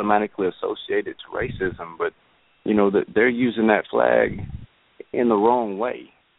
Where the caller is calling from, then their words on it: Arkansas, United States; I believe you've got … calling from Arkansas.